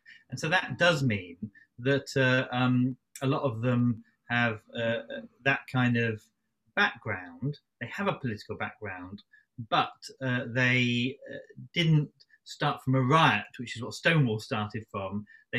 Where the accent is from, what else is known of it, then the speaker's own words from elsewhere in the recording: Lewes, South East England, United Kingdom; whether it's bonfire night in my hometown is Lewes down the road, where we kind of take bonfire night rather too seriously